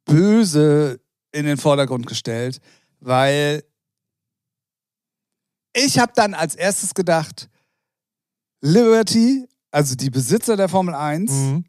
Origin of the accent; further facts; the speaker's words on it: Hamburg, Germany; als Hamburger Jung.